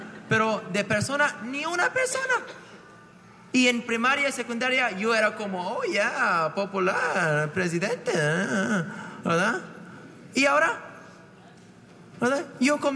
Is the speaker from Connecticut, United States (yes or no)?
no; Cupertino, California, United States; now in Palo Alto, United States; Y pues yo crecí en Cupertino. ¿Sabes dónde está Cupertino? Está por allá.